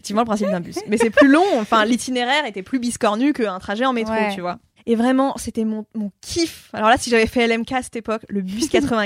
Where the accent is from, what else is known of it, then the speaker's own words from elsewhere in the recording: Paris, Île-de-France, France; born there; Alors, je suis née à Paris. J'ai pris le métro pour la première fois à 17 ans.